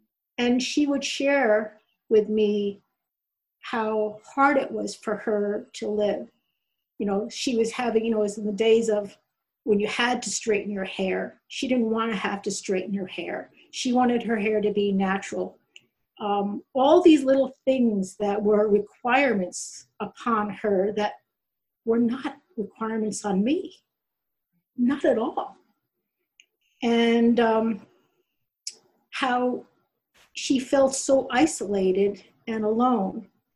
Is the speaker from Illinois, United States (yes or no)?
no; Hollis, New York, United States; And when I grew up in Hollis, New York, and we moved a little further out, and I can remember, it's kind of like what someone was saying, well, then we were the Jewish family